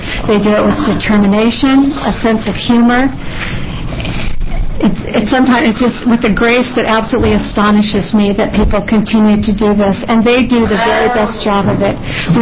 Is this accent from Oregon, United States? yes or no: yes; Oregon, United States; I'm from Deschutes County, and I'm the program manager for the Developmental Disabilities Program in the county.